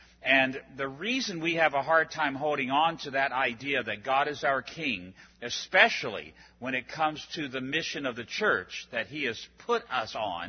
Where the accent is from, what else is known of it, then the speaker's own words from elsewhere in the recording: Virginia, United States; I come from Virginia, and the state flag of Virginia, I believe, is the best one in the whole Union.